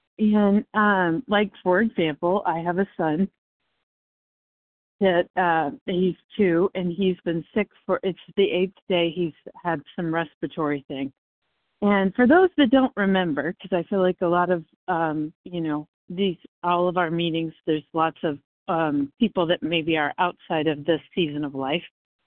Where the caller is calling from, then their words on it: Missouri, United States; I'm calling from Missouri.